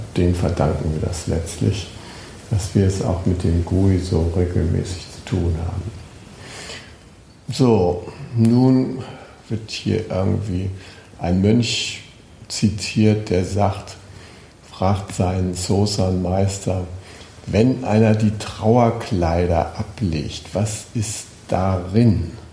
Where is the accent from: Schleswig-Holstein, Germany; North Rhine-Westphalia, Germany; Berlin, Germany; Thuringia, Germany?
Schleswig-Holstein, Germany; Ich komme aus Schleswig-Holstein und da gibt es so eine Redensart